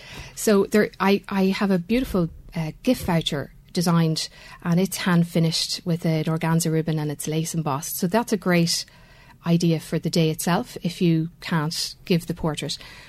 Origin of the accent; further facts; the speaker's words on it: Dromiskin, Leinster, Ireland; I am from Dromiskin, yeah.